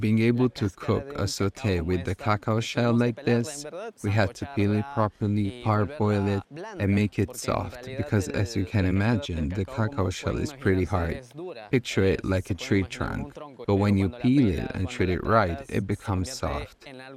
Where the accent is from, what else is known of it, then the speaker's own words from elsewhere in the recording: Andean highlands, Peru; since I come from the Peruvian highlands and they come from the jungle